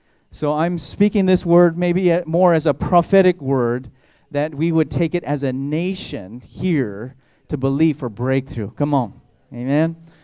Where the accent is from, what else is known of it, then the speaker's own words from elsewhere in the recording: Koloa, Hawaii, United States; I grew up in Hawaii. I grew up in a small little town called Kaloa. Anybody heard of Kaloa? No, because it's so small, nobody knows of Kaloa.